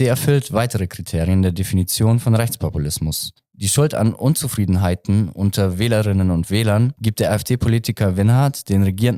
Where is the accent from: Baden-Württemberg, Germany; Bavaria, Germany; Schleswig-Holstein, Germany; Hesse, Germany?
Bavaria, Germany; Augsburg; Ich meine, ich komme aus Augsburg. Da hat weit über ein Drittel der Menschen einen Migrationshintergrund.